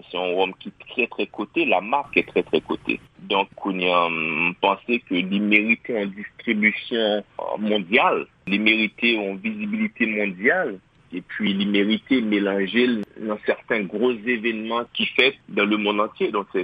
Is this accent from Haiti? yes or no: yes; Haiti; Mais en tant qu'Haïtien